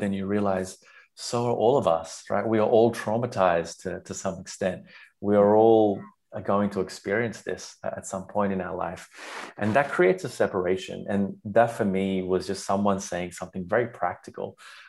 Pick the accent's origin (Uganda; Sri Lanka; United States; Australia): Sri Lanka; although I was raised around Buddhism in Sri Lanka is more focused on the practice of it.